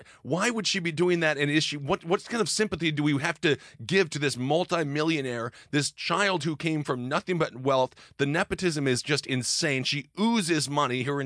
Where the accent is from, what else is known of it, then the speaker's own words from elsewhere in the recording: Midwest, United States; I mean, I'm from the Midwest.